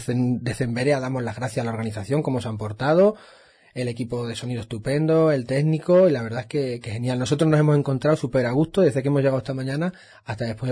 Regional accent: Extremadura, Spain; pues realmente es coger nuestra música popular, nuestra raíz, y para no perder esa identidad nuestra como extremeños

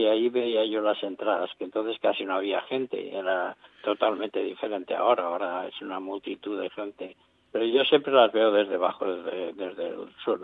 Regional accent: Valencia, Valencian Community, Spain; Yo soy valenciano, o sea, yo pertenezco a la parte del Grao de Valencia. Sí. Y mi familia era del Grao.

